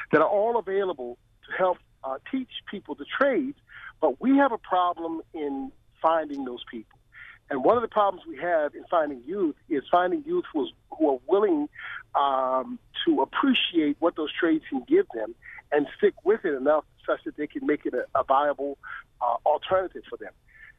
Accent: Baltimore, Maryland, United States; Listen, I'm from Baltimore City, and I'm aware of the problem

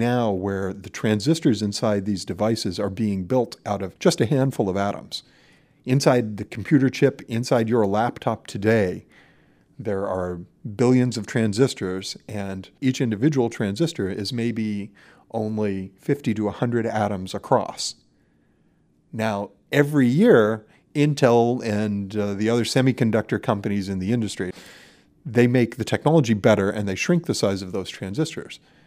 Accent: Williamson, West Virginia, United States; moved away as an adult; now in Japan; I grew up in Williamson in Mingo County, and I'm a quantum computer and quantum network architect and an associate professor at Keio University in Japan.

